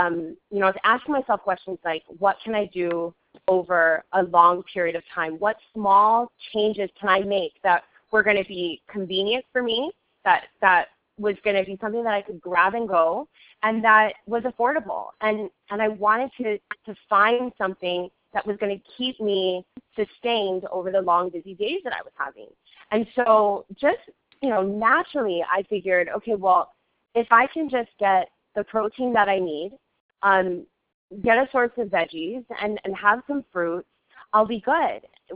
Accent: Hawaii, United States; I am from Hawaii. I grew up on the North Shore.

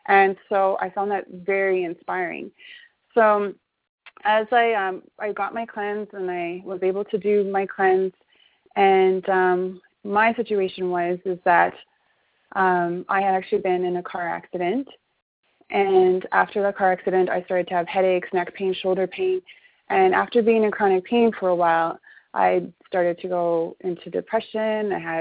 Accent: Calgary, Alberta, Canada; I'm from Calgary, Alberta, Canada. So that's about an hour and a half away from Banff, Alberta.

